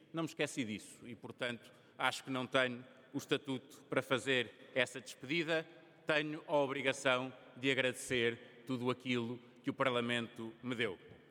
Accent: São João da Madeira, Aveiro, Portugal; aos eleitores da minha terra, de São João da Madeira

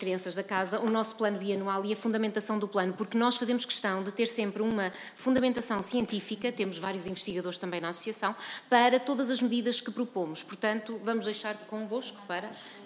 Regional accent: Coimbra, Portugal; em Coimbra, de onde sou

